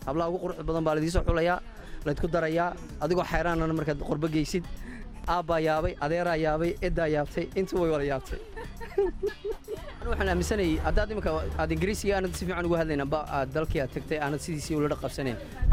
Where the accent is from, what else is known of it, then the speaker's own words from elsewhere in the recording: Djibouti; now in London, United Kingdom; Anu imika 18 sano waxaan joogaa London, Jabuuti aan ku koray, ku dhashay magaaladii aan ku dhashay